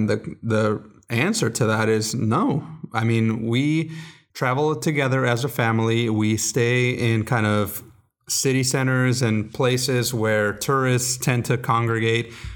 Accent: Acapulco, Guerrero, Mexico; also born or lived in Guadalajara; some history is I was born in Mexico. I was born in Acapulco. I lived in Acapulco and places like Guadalajara.

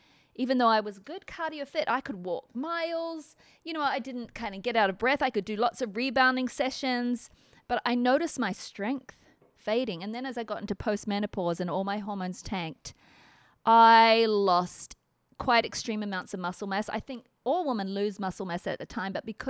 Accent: Australia; It was really sad when I was in school growing up in Australia

